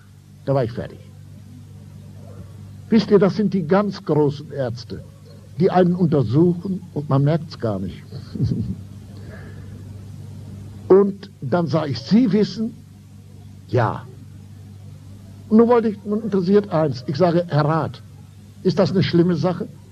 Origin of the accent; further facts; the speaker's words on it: Lower Saxony, Germany; Ich sage, nein, nein, nein, ich bin Niedersachse, ja, ja, in Ravensberg, Westfalen.